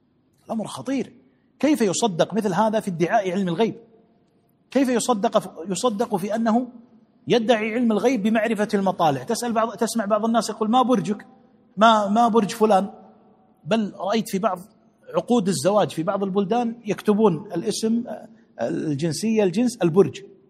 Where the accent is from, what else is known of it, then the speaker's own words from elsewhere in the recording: Kuwait; في نجد يطلع 25/8، عندنا في الكويت ما يرى إلا في 5/9 و4/9.